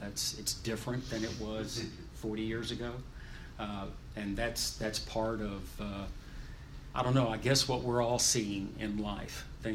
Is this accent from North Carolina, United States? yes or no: no; Louisiana, United States; I grew up in Louisiana, Renee grew up in Oklahoma, we met at Fayetteville, we went through college together